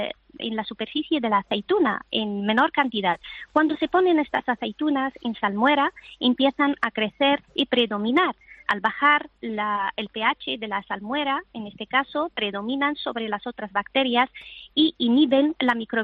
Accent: Morocco; now in Jaén, Spain; Bueno, vivo en Jaén, pero origen de... Soy de Marruecos.

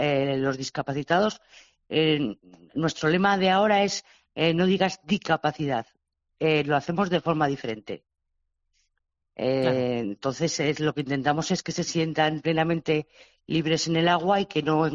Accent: Zaragoza, Aragon, Spain; Sí, somos de Zaragoza.

